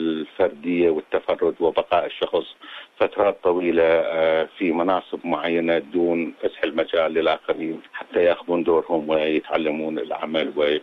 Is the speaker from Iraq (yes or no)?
yes; Iraq; now in Australia; احنا كديمقراطيين عراقيين